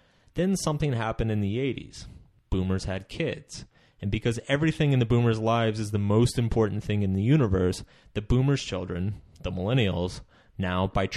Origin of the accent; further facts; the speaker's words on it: Austin, Texas, United States; despite the fact that the Austin bomber was blowing up people in my hometown